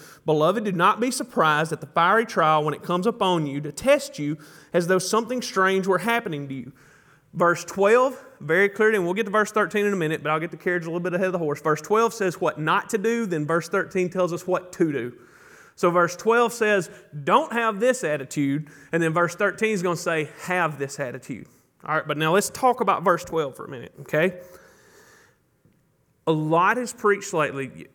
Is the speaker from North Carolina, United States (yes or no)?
no; Mantachie, Mississippi, United States; Now, we're from Mantachie, Mississippi. I'll teach you all how to say Mantachie later, okay? But we're from Mantachie.